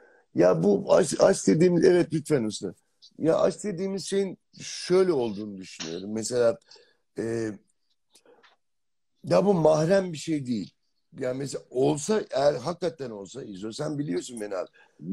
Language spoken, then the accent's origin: Turkish; Sivas, Turkey; Ben Sivas'ta sobalı ve iki odalı bir evde doğdum.